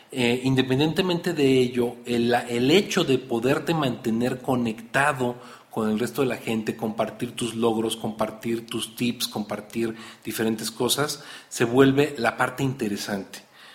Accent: Mexico; por lo menos a mí como mexicano, me preocupa más

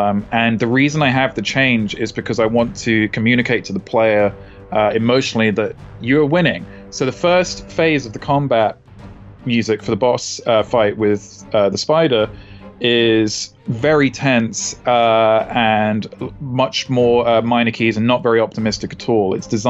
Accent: United Kingdom; now in United States; I'm British, and I just wanted to work in my own country. Obviously, I live out here in America

